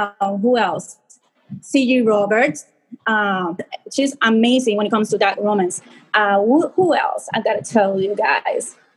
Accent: Puerto Rico; So I'm 39. I live, born and raised in Puerto Rico.

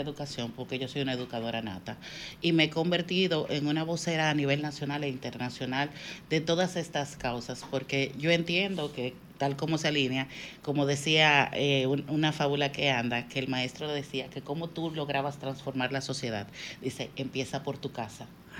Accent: Dominican Republic; Soy la única dominicana nominada, sí, y creo que soy la única latina también

